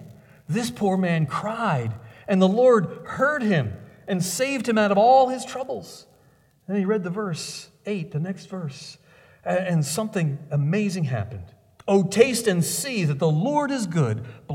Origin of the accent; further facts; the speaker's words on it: New Jersey, United States; When I grew up in Central Jersey back in the 70s